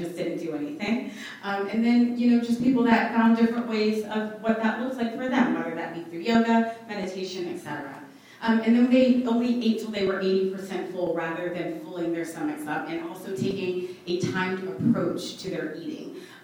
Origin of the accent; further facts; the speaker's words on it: Jacksonville, Florida, United States; I'd like to say that I am a proud Jacksonville native. I went through Duval County Public Schools. I was raised in the Brentwood area